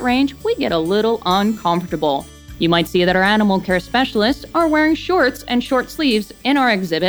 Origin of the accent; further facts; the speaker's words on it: New Jersey, United States; It's a temperate zone very similar to what I grew up in New Jersey.